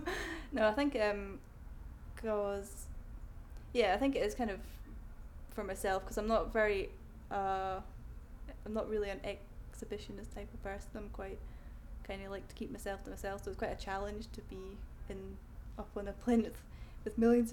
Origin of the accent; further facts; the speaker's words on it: Edinburgh, Scotland, United Kingdom; I'm 24, and I'm from Edinburgh, and up in Bonnie, Scotland.